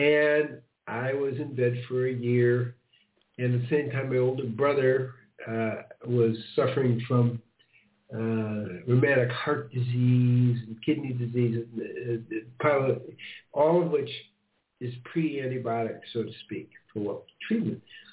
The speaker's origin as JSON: {"language": "English", "town": "Chicago", "region": "Illinois", "country": "United States", "tie": "born or raised there", "also_born_or_lived": "Highland Park", "said": "So I grew up in Chicago. We moved to the suburbs, a place called Highland Park, not too far from Michigan."}